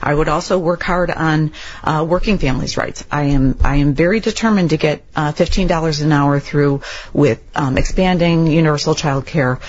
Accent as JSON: {"language": "English", "town": "Palos", "region": "Illinois", "country": "United States", "tie": "born or raised there", "also_born_or_lived": "Beverly", "said": "I was born in Beverly, grew up in Palos, and I now live in Grange."}